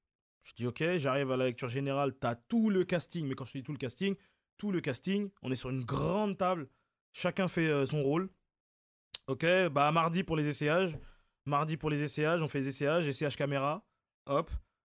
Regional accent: Montreuil, Île-de-France, France; Je viens de nulle part. Je viens de Montreuil, à la mairie de Montreuil. Je viens de nulle part d'autre.

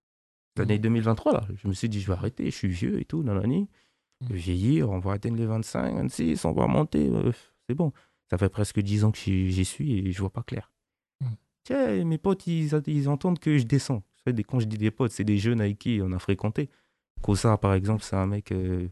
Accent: Republic of the Congo; born there; moved away; Oui, je suis né au Congo. J'ai quitté en 2015.

